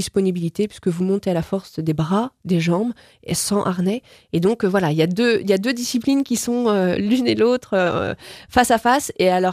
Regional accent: Fontenay-le-Comte, Pays de la Loire, France; oui, voilà, c'est parce qu'on est de Fontenay-le-Comte

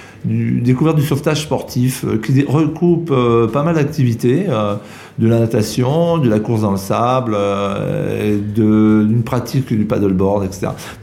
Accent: Auvergne-Rhône-Alpes, France; born there; also born or lived in Toulouse, France; Je viens de Toulouse, où j'y ai travaillé pendant 24 ans. Mais je ne suis pas originaire de Toulouse, je suis né en Auvergne.

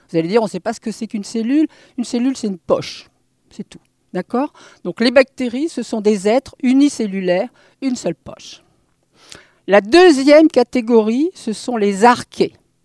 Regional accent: Hauts-de-France, France; also born or lived in United States; je ne suis quand même pas toute jeune, mais je suis donc originaire du Nord et j'ai fait mes études de chimie à Lille.

